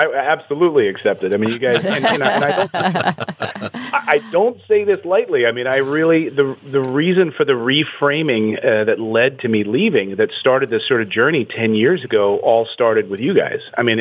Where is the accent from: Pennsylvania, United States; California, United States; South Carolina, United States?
Pennsylvania, United States; Reading; also born or lived in Philadelphia / Cherry Hill, New Jersey; I was born outside of Philadelphia, so in the city, and then we moved out to Cherry Hill, New Jersey, and then into Reading, Pennsylvania. So I spent my high school years in junior high and elementary in Reading, Pennsylvania.